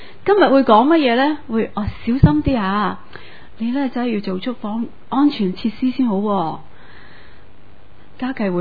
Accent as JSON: {"language": "Cantonese", "town": "Tsuen Wan", "country": "Hong Kong", "tie": "born or raised there", "said": "我小时候住荃湾，我记得是在众安街"}